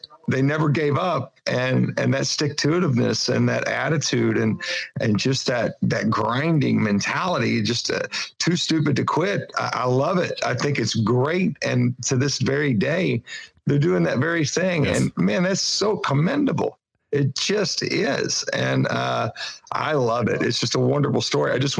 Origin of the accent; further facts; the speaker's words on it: Kentucky, United States; I'm a hillbilly from Kentucky.